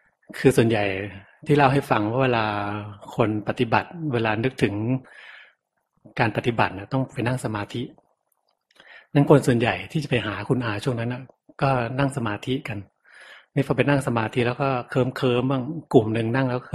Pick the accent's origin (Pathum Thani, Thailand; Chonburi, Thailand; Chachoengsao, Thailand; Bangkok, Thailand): Chonburi, Thailand; เป็นคนที่เกิดอยู่ที่ชลบุรีเกิดอยู่ในเมืองชลบุรีแหละแต่ว่าอยู่ออกมานอกเมืองหน่อย